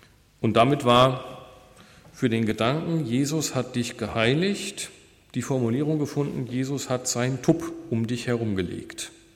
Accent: Germany; Denken wir als Deutsche, ja, es war ja auch keine Tür, es war ja eine Unterhaltung

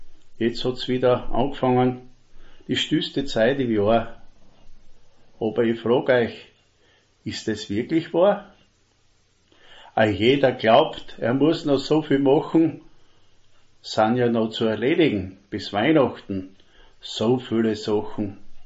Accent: Styria, Austria; born there; Und da ich ja gebürtiger Steirer bin

